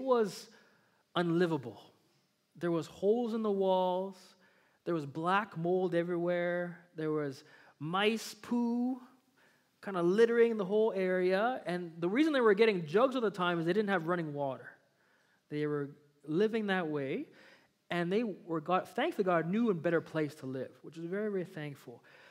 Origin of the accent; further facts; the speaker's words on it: Kinsella, Alberta, Canada; When I was a teenager, I grew up in Kinsella, Alberta. Anybody know where Kinsella is? Okay, a few people. Only about 30 people live there.